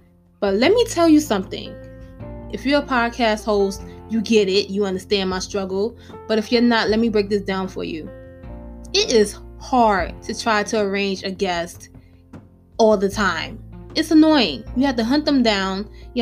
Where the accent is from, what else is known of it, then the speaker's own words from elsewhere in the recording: New York, United States; accent: New York; hopefully you love my New York accent